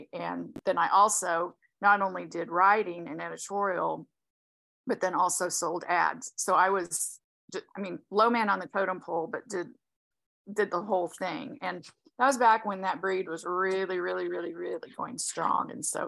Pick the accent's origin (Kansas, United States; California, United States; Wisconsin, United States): Kansas, United States; Well, I was raised in Kansas and graduated from Kansas State in 1985.